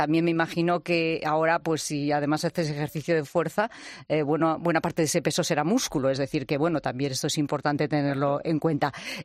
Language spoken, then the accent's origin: Spanish; Spain; somos los españoles